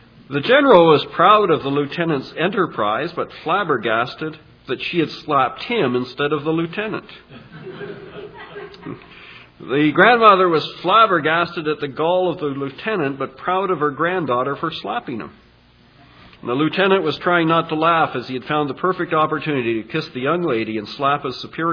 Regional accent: Canada; we're Canadian, or most of us perhaps are Canadian, and we value what we have

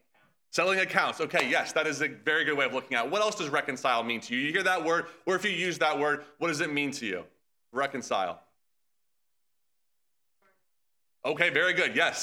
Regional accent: Tampa, Florida, United States; When I grew up in Tampa, Florida. That's where I grew up.

